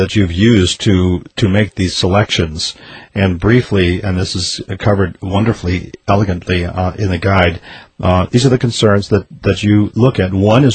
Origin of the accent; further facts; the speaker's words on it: Midwest, United States; now in San Diego, United States; I grew up in the Midwest